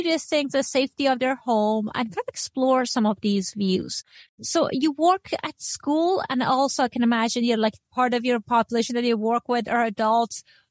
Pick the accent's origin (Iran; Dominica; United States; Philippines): Iran; first language Persian; English is a second language; I have two shows, like one is this and another one in Farsi. That's my first language.